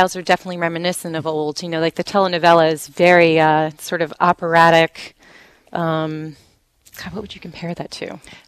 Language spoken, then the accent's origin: English; New York City, New York, United States; I'm from New York City.